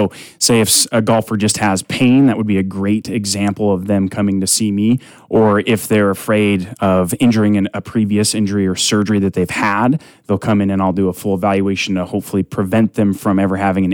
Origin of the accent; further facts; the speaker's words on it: Whitefish, Montana, United States; I am originally from Whitefish, Montana, and I'm a fifth-generation Bulldog.